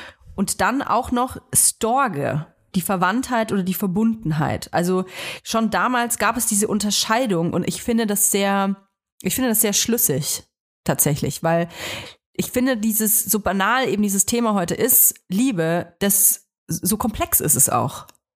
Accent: Germany; born there; ich bin nun mal hier in Deutschland geboren

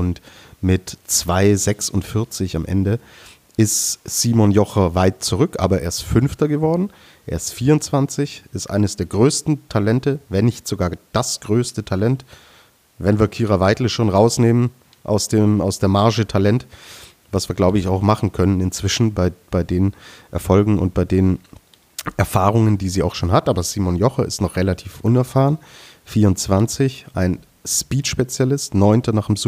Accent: Austria; als Österreicher kann man jetzt, denke ich, in der Spitze auch zufrieden sein.

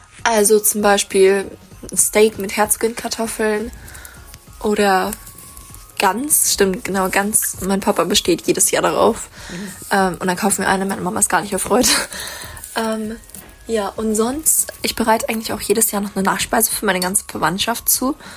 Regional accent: Bavaria, Germany; ich komme aus Bayern

